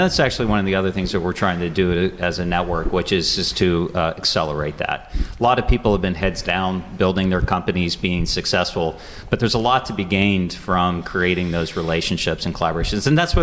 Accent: Florida, United States; also born or lived in Louisiana; I have ties to southwestern Pennsylvania. I grew up in other parts of the country, including Florida and actually Louisiana.

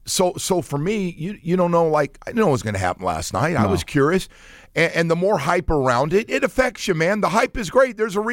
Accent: California, United States; Even growing up in Northern California.

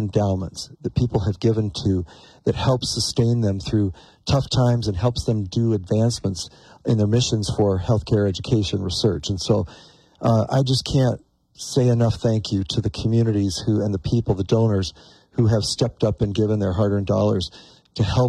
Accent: Montana, United States; I grew up in Eastern Montana, so this is home for me.

